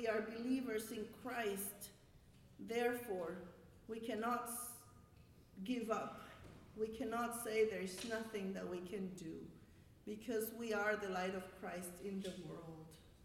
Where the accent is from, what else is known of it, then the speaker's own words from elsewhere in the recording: Bolivia; I used to be black and white when I came from Bolivia. I wasn't Lutheran in Bolivia, so I came from a church that was very black and white.